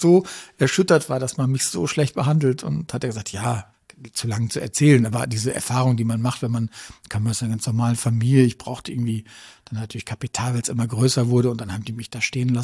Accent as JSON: {"language": "German", "town": "Münster", "region": "North Rhine-Westphalia", "country": "Germany", "said": "ich komme ja aus Münster"}